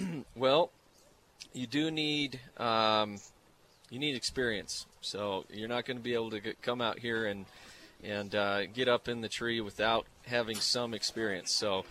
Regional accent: Mesa, Arizona, United States; from Mesa, Gilbert, Arizona area.

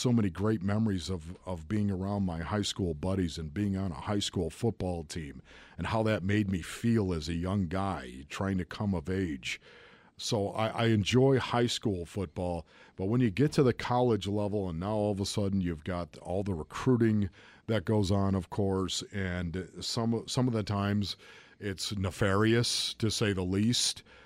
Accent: Orchard Park, New York, United States; That was my team, of course, growing up in Orchard Park, New York.

